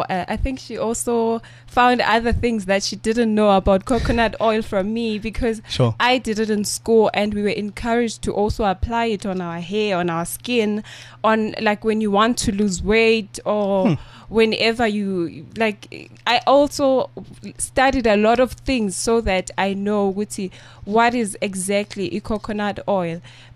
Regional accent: Tembisa, Gauteng, South Africa; born there; Here in South Africa, but originally my parents are from Mozambique.

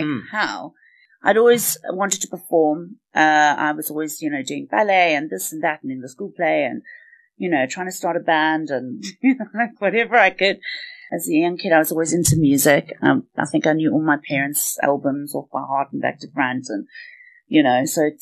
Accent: Pretoria, Gauteng, South Africa; I grew up in Pretoria

